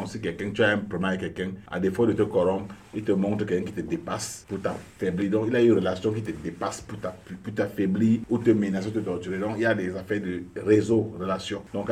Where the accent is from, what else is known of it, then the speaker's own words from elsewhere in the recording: Centre, Cameroon; also born or lived in West Region / Littoral Region; moi, je suis originaire de l'Ouest. Donc, du côté de l'Ouest, je parle la langue des parents. Donc, je parle la langue des parents du côté de l'Ouest. Et j'ai grandi dans le centre du Cameroun.